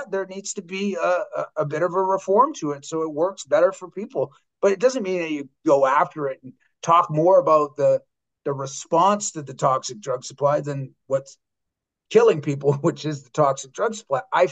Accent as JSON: {"language": "English", "town": "Vancouver", "region": "British Columbia", "country": "Canada", "said": "I'm from Vancouver is a little, it's a lot fast paced."}